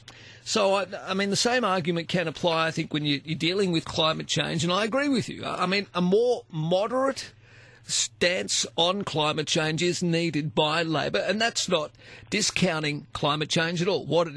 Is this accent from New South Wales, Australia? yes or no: yes; New South Wales, Australia; I grew up in Western Sydney.